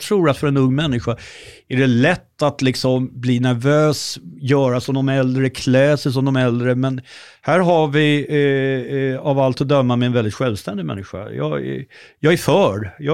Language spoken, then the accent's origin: Swedish; Dublin, Leinster, Ireland; also born or lived in London; Sen flyttade vi till Dublin och där har jag... minnen.